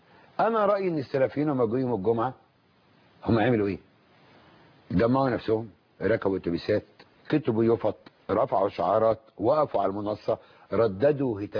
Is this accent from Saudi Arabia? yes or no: no; Egypt; أنا فرح كمصري